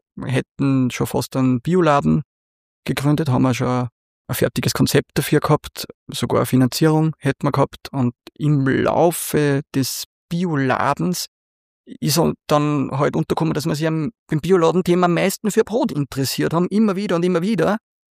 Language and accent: German; Linz, Upper Austria, Austria; aufgewachsen bin ich im Zentrum von Urfahr in Linz über der Bäckerei meiner Eltern.